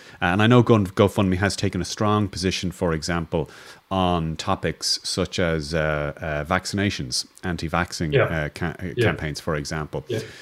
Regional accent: Ireland; Well, as an Irish person, I do.

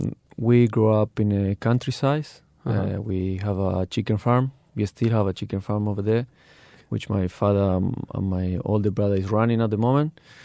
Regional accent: Argentina; English is a second language; Yes, I grew up in Argentina. I started playing football when I was 4 years old.

